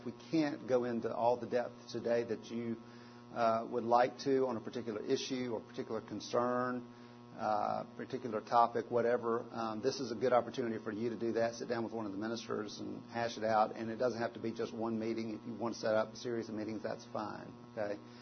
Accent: Georgia, United States; I grew up in South Georgia, went to Auburn, and then went to Westminster Seminary in Philadelphia, and was on a church staff in Birmingham for about 6 years after that.

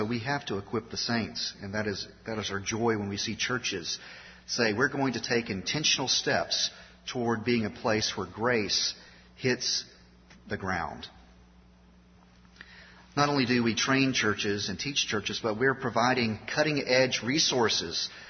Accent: Memphis, Tennessee, United States; also born or lived in Chattanooga / Philadelphia; good to be back in the South. I was raised in Memphis, spent the last 13 years near Chattanooga, and then the last 7 weeks in Philadelphia.

